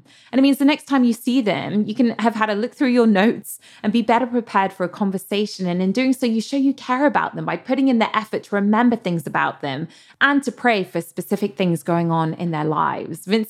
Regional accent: United Kingdom; As a British person, I think I will never not find this part of the conversation slightly awkward.

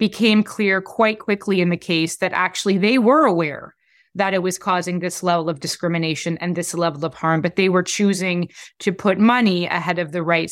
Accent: Canada; as a Canadian, I don't think I was really prepared for that.

